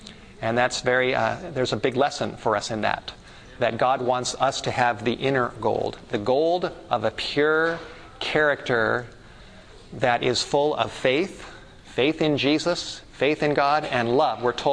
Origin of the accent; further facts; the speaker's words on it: Los Angeles, California, United States; as a teenager, growing up in the Hollywood Hills